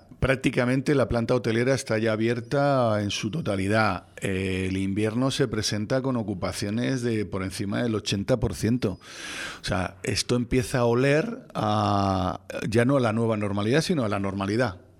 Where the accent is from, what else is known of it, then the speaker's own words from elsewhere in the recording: Spain; Yo, no, pues yo soy español.